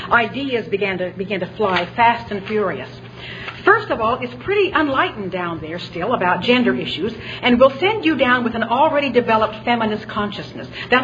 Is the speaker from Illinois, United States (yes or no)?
no; Salt Lake City, Utah, United States; born there; 1939, I was born in Salt Lake City, Utah, embraced by an encouraging, caring community